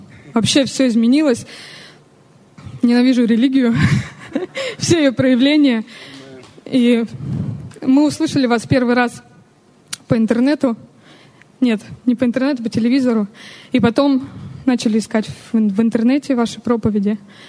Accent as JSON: {"language": "Russian", "town": "Biysk", "region": "Altai Krai", "country": "Russia", "said": "Я из города... Я из города Бийска. … Мы приехали с мужем, с Юрой."}